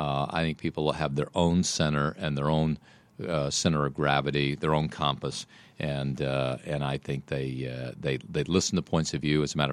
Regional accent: Mississippi, United States; born or raised there

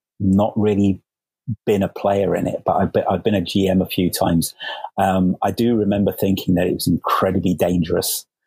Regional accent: United Kingdom; It was, it's like, being a Brit, it was like, what is all this?

